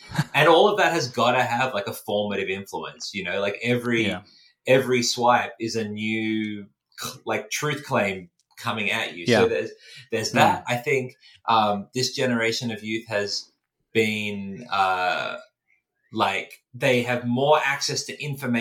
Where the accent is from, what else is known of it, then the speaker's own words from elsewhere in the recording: Australia; as an Australian, you know, United States politics dominates our news.